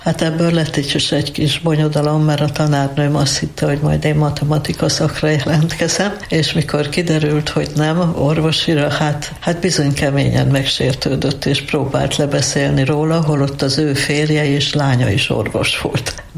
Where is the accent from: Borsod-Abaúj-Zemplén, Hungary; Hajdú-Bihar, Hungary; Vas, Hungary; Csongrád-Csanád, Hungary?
Vas, Hungary; Kőszeg; born there; Kőszegen születtem 1944-ben, a háborúnak a kellős közepén.